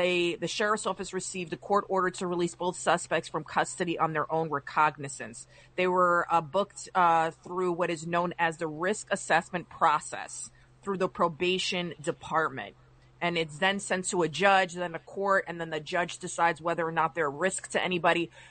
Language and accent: English; New York, United States; I like Rob Astorino. I'm from Westchester